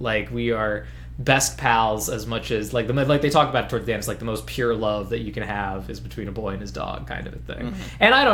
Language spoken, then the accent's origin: English; Illinois, United States; I'm not from Oklahoma, that was a joke. I'm from Illinois, I'm from the suburbs of Illinois, and my house is in a very wooded area.